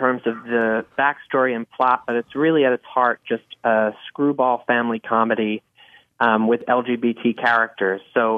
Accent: New York City, New York, United States; Well, I'm not only not from Vermont, but I'm born and raised in New York City.

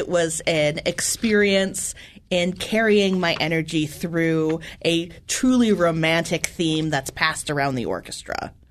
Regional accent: Chicago, Illinois, United States; I grew up in Chicago.

